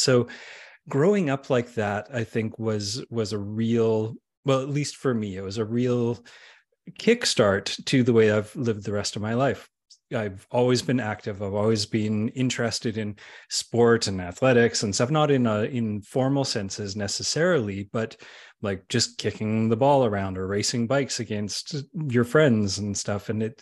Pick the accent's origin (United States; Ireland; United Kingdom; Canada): Canada; Western Canada; accent: Canadian; I've got the most boring of Canadian accents. I'm from like the middle western part of Canada, so we are the most boring accented people in the world. So I'm one of those people that grew up in the 70s. So I was born in 1971.